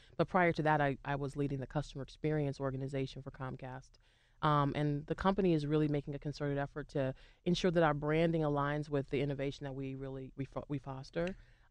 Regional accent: Boston, Massachusetts, United States; I used to sing a lot at Fenway when I grew up in Boston.

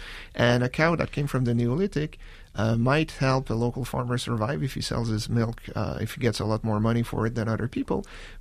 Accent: Canada; Again, I'm Canadian, and we do suffer from stupid American agricultural policy.

